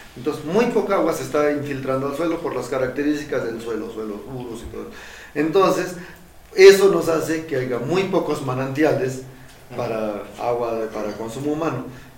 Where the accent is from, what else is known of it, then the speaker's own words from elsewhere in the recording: Tilantongo, Oaxaca, Mexico; en el municipio de Tilantongo, de donde yo soy, pues es ampliamente un pueblo agrarista, de estos muy relacionados con la tierra